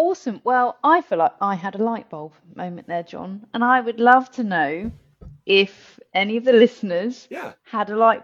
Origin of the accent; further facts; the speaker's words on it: United Kingdom; that's because I'm British, John.